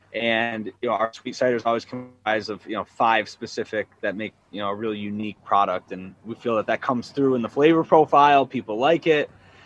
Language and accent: English; Armada, Michigan, United States; Growing up in Armada, you know, I'm a Busch Light, Bud Light guy, drinker.